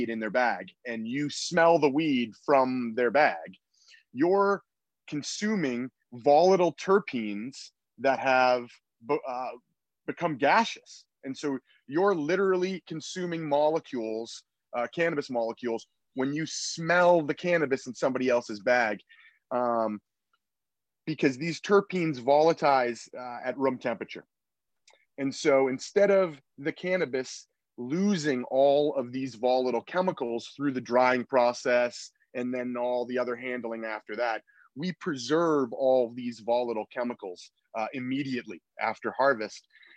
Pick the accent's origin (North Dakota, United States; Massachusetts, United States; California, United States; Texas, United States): Massachusetts, United States; Boston; And that's why I'm a Bostonian who's doing business in Southern Oregon.